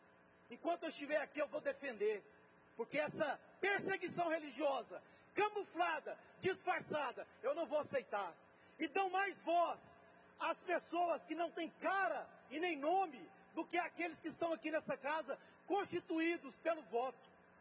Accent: Anápolis, Goiás, Brazil; born there; nós que somos de Anápolis, eu que nasci aqui nessa cidade, tenho 50 anos

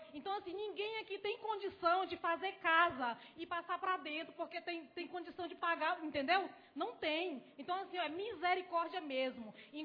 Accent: Maranhão, Brazil; moved away as an adult; eu vim do Maranhão para tratar esse filho. Graças a Deus eu enraizei aqui.

